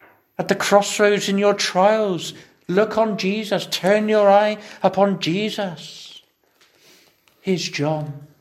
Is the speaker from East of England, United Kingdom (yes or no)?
no; Tottenham, London, United Kingdom; I have a friend I grew up with in Tottenham.